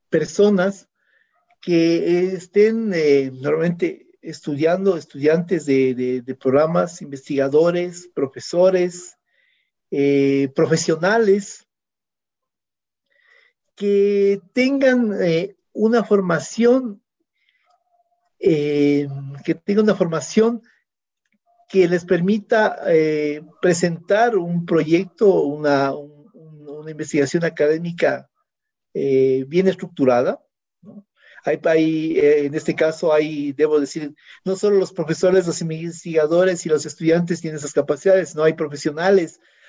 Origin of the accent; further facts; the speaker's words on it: Ecuador; como ecuatoriano para entender la visión del mundo a través de los ojos y del pensamiento de un ecuatoriano